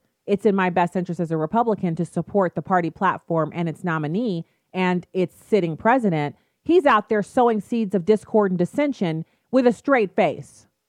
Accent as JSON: {"language": "English", "country": "United States", "said": "I can tell you, as an American citizen, as a veteran, as a wife, as a mom, as a Christian, I actually don't want the president to stop doing those things."}